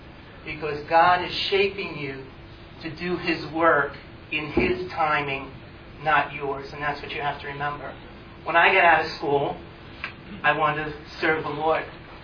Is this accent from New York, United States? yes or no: yes; New York, United States; accent: New York; now in Wheaton, United States; If anybody asks, my accent is from New York. That's where I'm born and raised.